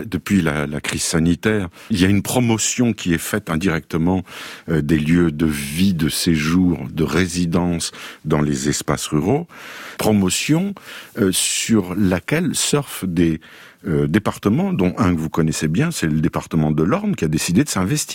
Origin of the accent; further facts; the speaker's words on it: Belgium; parce qu'on est belge ou on ne l'est pas.